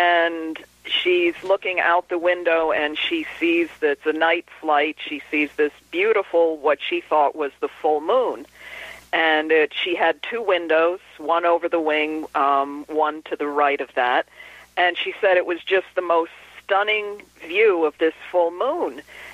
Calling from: New York, United States; from New York.

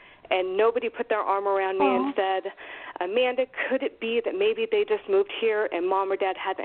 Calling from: Ramstein, Rhineland-Palatinate, Germany; I'm actually calling from Ramstein, Germany, so it's 2:30 in the morning here.

